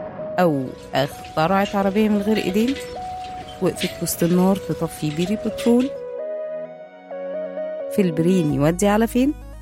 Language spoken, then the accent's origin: Arabic; Egypt; عشان احنا مصريين بس بنقول ده